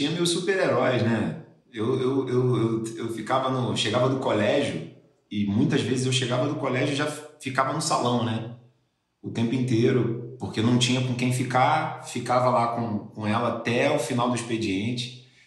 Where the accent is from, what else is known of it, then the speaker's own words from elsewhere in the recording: Rio de Janeiro, Brazil; Porque eu fui nascido e criado em Copacabana.